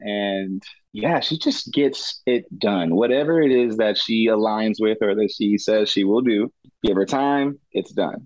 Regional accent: Katy, Texas, United States; So I was born in Texas City, Texas. That is a city close to Galveston, Texas. So that is where I had my first 7 years of life. And then I moved to Houston, AKA Katy, Texas.

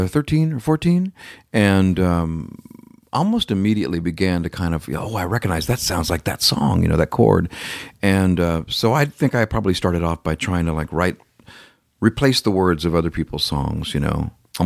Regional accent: Stockton, California, United States; I grew up in Northern California, a town called Stockton, straight up, you know, from Los Angeles, about 5.5 hours.

